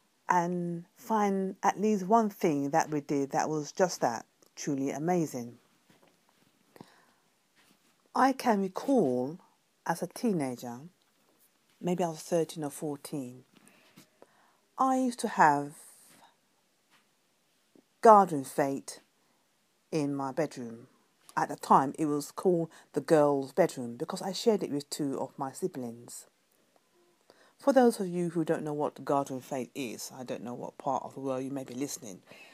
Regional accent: London, United Kingdom; from London, UK.

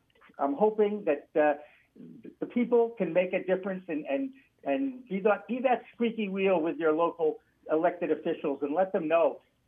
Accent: Massachusetts, United States; Cause I think you mentioned I'm from Massachusetts, right? Okay, from New England.

